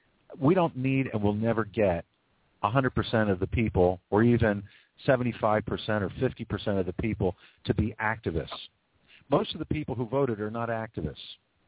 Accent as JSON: {"language": "English", "town": "Philadelphia", "region": "Pennsylvania", "country": "United States", "tie": "born or raised there", "said": "but I grew up in Philly in a mixed neighborhood, in Bill Cosby's neighborhood."}